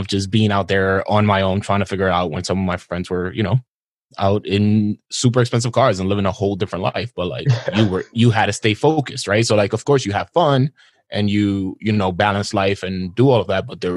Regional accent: New York, United States; because I grew up in Washington Heights and Harlem, right? So like all I knew was black and brown people.

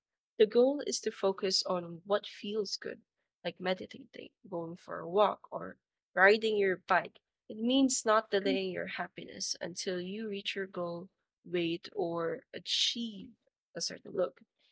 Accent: Philippines; Because you know, I'm Filipino, by the way.

